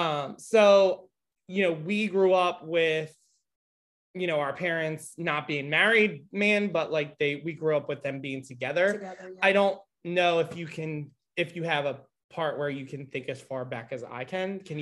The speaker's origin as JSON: {"language": "English", "town": "Philadelphia", "region": "Pennsylvania", "country": "United States", "tie": "born or raised there", "said": "I really enjoyed growing up in Fairmount. I think it's still a great neighborhood."}